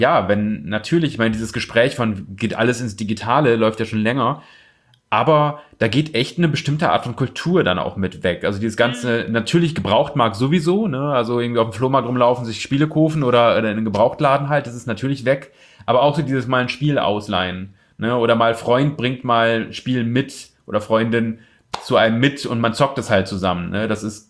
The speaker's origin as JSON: {"language": "German", "town": "Osnabrück", "region": "Lower Saxony", "country": "Germany", "tie": "born or raised there", "said": "da wo ich herkomme aus Osnabrück, halt da immer hinzugehen nach der Schule"}